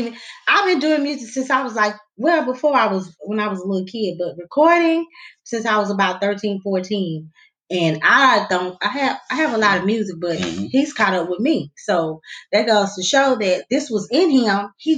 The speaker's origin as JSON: {"language": "English", "region": "Texas", "country": "United States", "said": "my husband being from New York and I'm being from Texas."}